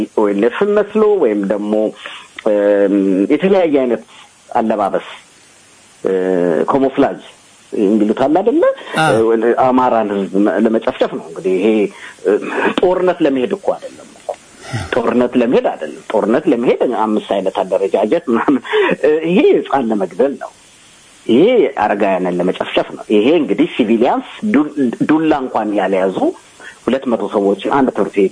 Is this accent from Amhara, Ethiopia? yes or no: no; Addis Ababa, Ethiopia; እኔ አማራ ነኝ ብዬ ማላደኩም ያደኩት ያ 4 ኪሎ ልጅ ነኝ